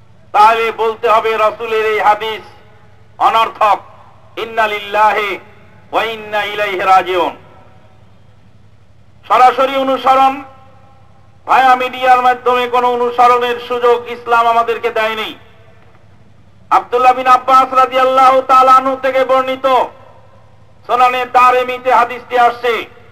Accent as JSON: {"language": "Bangla", "town": "Pabna", "region": "Rajshahi Division", "country": "Bangladesh", "tie": "born or raised there", "said": "আমি বাহরাইনি ওই ভাইকে বললাম আমার বাড়ি পাবনা, আমি পাবনার লোক।"}